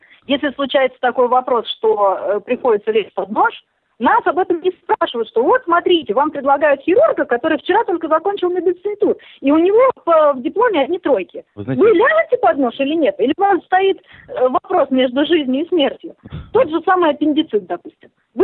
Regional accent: Russia; Потому что я родилась и выросла в России

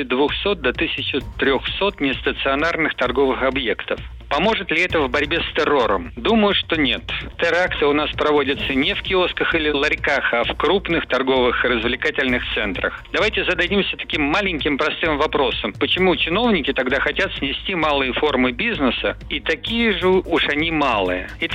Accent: Saint Petersburg, Russia; мне, как коренному питерцу, стыдно.

